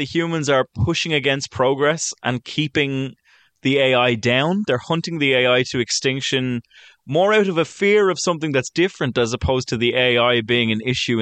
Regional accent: Wales, United Kingdom; I'm from Wales.

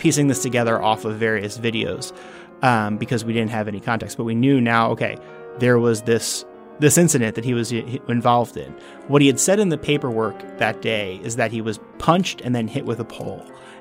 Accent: New Jersey, United States; So actually, I was from New Jersey originally, and I always sort of knew I wanted to cover the Capitol.

